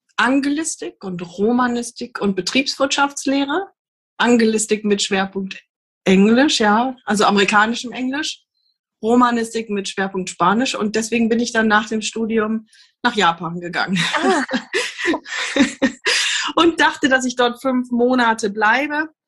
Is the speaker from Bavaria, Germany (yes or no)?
no; Lower Saxony, Germany; so ich komme aus dem Landkreis Harburg, fertig